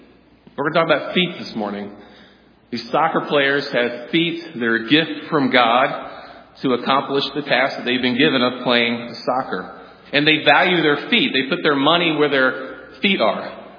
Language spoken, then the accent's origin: English; the South, United States; I grew up in the South, actually. And in the South, we just didn't take our shoes off when we walked into somebody's house.